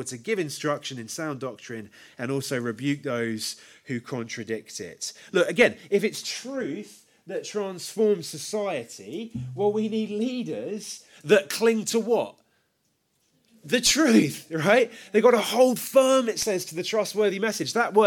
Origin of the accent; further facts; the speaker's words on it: United Kingdom; We're British. We don't like awkward.